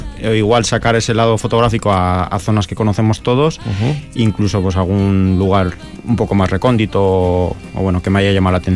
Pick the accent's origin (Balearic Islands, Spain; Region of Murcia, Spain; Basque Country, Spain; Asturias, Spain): Basque Country, Spain; Vitoria-Gasteiz; born there; Llevo 2 años allí viviendo. Bueno, nací en Gasteiz, pero sí, llevo 2 años allí.